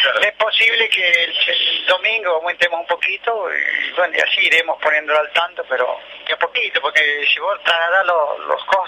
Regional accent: Argentina; born there; soy argentino, nací en Argentina, sé que vivo en un país de especuladores.

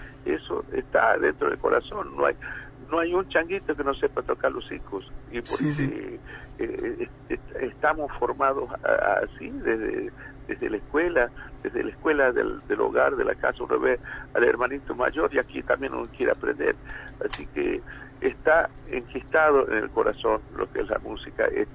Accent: Purmamarca, Jujuy, Argentina; mi papá en el año 1957 fundó la primera banda de mi pueblo en Purmamarca

